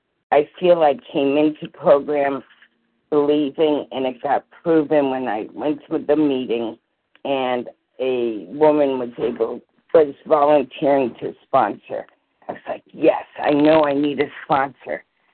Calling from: New Hampshire, United States; I'm from New Hampshire.

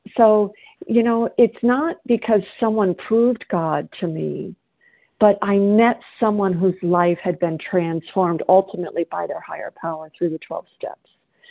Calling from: South Carolina, United States

